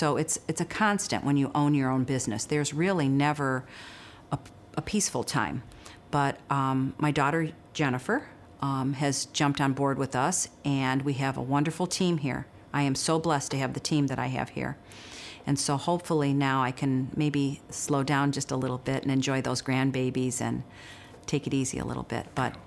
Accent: South Euclid, Ohio, United States; I'm from South Euclid originally

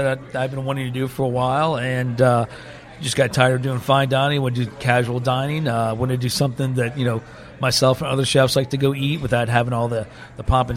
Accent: United States; I think I was like every other kid growing up in America.

